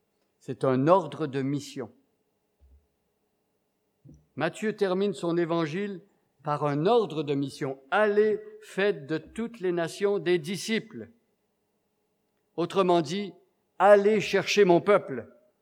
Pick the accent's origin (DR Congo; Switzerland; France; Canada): Canada; Preuve ici, moi je suis Canadien